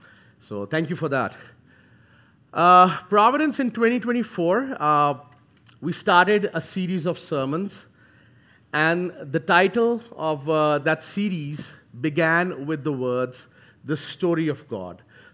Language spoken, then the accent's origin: English; Pakistan; moved away as an adult; for the ones who haven't heard me before, I'm originally from Pakistan. I'm a fifth-generation Christian, migrated to this beautiful country of ours in 2018 along with my wife